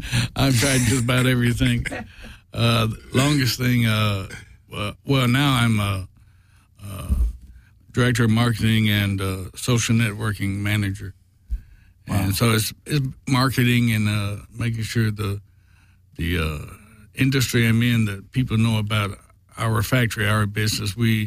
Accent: Kentucky, United States; moved away as an adult; now in Los Angeles, United States; And I came out here actually in 1993 on a vacation. I'm from Kentucky. And I just fell in love with California.

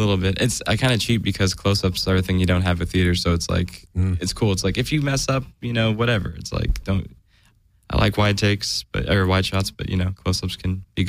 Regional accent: Las Vegas, Nevada, United States; also born or lived in California; I'm like, I'm from Vegas. Like, oh, you were born there?

